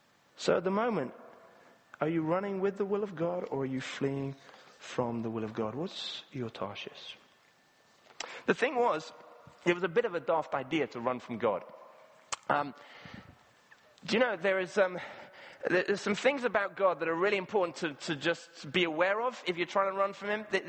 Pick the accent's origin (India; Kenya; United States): Kenya; In Africa, where I grew up in Kenya, you get some fantastic tropical storms.